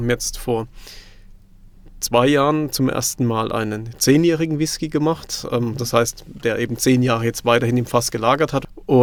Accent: Baden-Württemberg, Germany; born there; accent: Kurpfalz; Hört man wahrscheinlich schon an meinem noch leichten kurpfälzischen Singsang, den ich mit drin habe. Ich komme aus dem Nordbadischen gebürtig

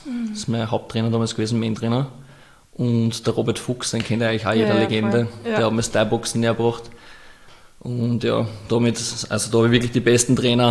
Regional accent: Austria; nein, ich bin Österreicher, ich rede kein, ich bin kein Russ.

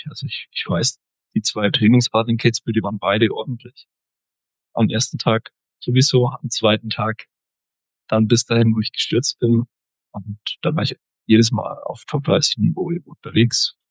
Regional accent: Bavaria, Germany; Ich komme aus Oberfranken, also in einer Region, wo man nicht unbedingt Ski fährt

